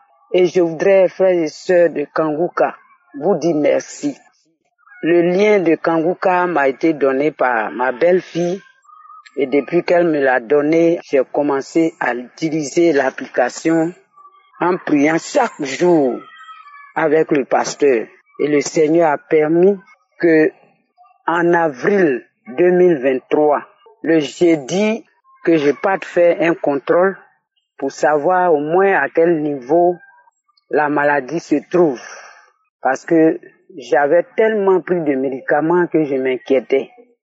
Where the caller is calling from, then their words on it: Côte d’Ivoire; j'appelle de la Côte d'Ivoire, je suis ivoirienne.